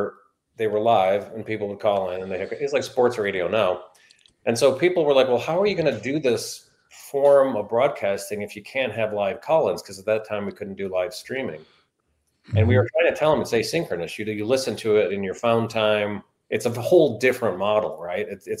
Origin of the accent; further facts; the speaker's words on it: Chicago, Illinois, United States; I'm a Chicagoan. I was doing websites for financial institutions back in like 95-ish.